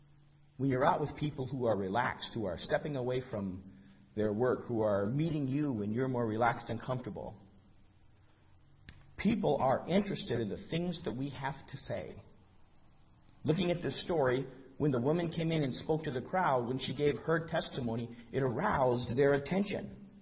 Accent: Colorado, United States; I'm from Colorado. Sometimes Colorado doesn't score any points against Nebraska.

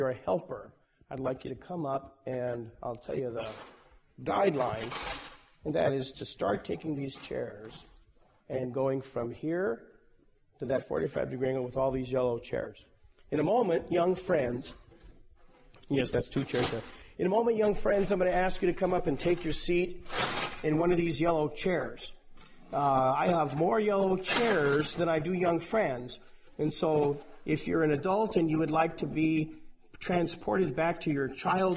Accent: Denver, Colorado, United States; years ago when I grew up in Denver, I'm a crazy person

